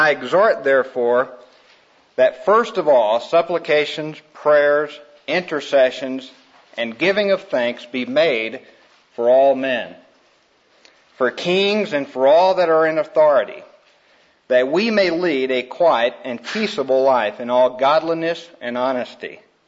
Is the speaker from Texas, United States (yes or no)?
yes; Lela, Texas, United States; born there; I was born up in Leela, Texas, on Highway 66 between Shamrock, Texas, and Amarillo.